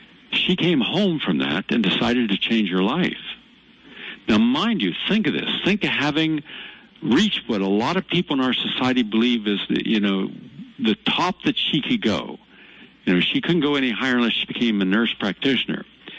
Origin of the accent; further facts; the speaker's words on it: West Virginia, United States; since we grew up as hillbillies in West Virginia